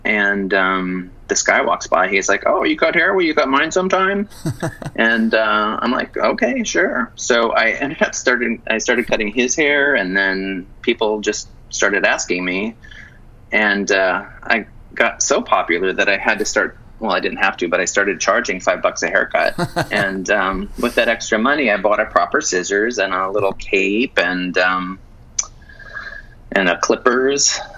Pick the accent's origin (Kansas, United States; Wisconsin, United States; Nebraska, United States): Wisconsin, United States; moved away as an adult; And then, so I was stationed in California for a year, and I kind of liked, growing up in Wisconsin too, you kind of idolize California as being a paradise with beaches and, you know, swimming pools and movie stars.